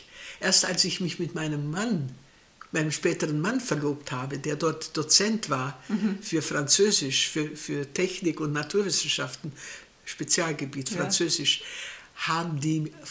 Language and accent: German; Germany; Da habe ich gesagt, nein, ich bin Deutsche.